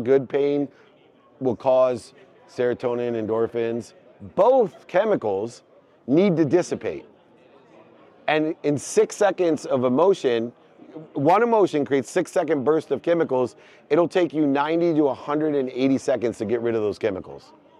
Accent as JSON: {"language": "English", "region": "California", "country": "United States", "said": "I'm from California. We know fires."}